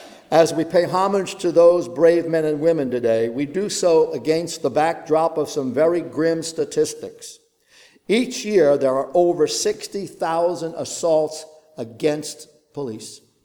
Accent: Brooklyn, New York, United States; Growing up in Brooklyn, New York, being Italian, that was a very chosen profession of my nationality back in those days.

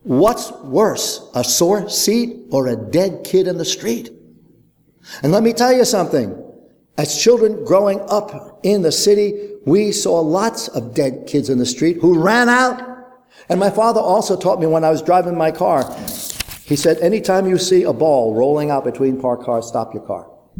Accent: Brooklyn, New York, United States; Growing up in Brooklyn, one of the things my father and my mother constantly drummed into our heads

